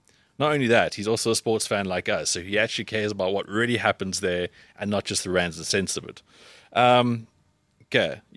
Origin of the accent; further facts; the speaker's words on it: Cape Town, Western Cape, South Africa; Growing up in Cape Town, I used to read the Cape Times on a Thursday.